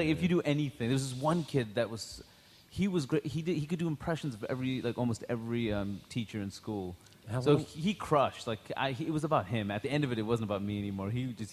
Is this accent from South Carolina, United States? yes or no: no; Queens, New York, United States; I went to college in Maine. I grew up in Queens